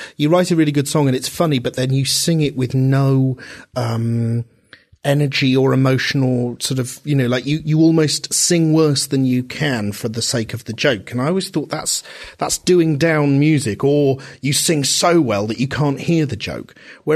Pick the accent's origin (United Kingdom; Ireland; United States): United Kingdom; Reading, South East England; when I was a kid growing up in Reading, she was really weird. And that seemed very much something that you weren't meant to do in Reading.